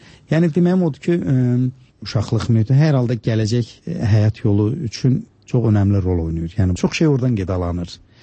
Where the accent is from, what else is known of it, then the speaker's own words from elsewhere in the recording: Babayel, Zangilan District, Azerbaijan; born there; mən o kənddə, bizim Zəngilanda doğulmuşam. Bizim kəndimiz Babayel deyilən kənddir.